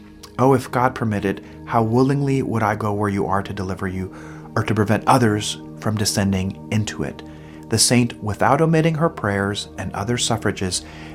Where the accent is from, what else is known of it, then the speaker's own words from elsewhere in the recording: El Salvador; now in United States; In my home country of El Salvador, they do have the custom of offering a novena of masses